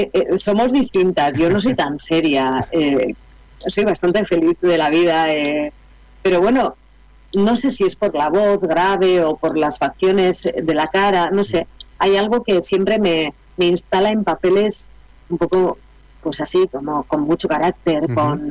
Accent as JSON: {"language": "Spanish", "town": "Basauri", "region": "Basque Country", "country": "Spain", "tie": "born or raised there", "said": "yo empecé en la escuela de teatro de mi pueblo, de Basauri."}